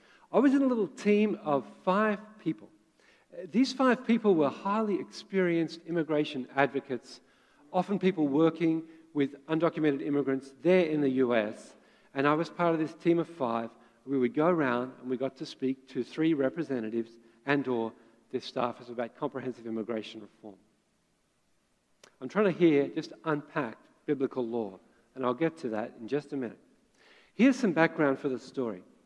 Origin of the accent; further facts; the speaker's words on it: Australia; now in Vancouver, Canada; Now, I'm an Australian, I'm an Aussie, living in Vancouver